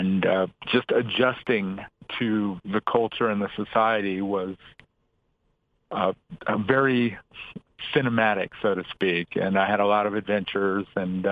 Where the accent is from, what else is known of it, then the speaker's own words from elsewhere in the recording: Albuquerque, New Mexico, United States; also born or lived in East Coast; even though I'm from Albuquerque, I've lived on the East Coast